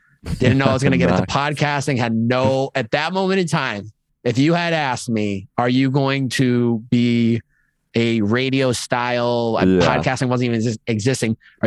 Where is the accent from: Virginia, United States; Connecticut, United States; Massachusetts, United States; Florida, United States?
Massachusetts, United States; Chicopee; I grew up in Chicopee, Massachusetts, hour and a half west of Boston.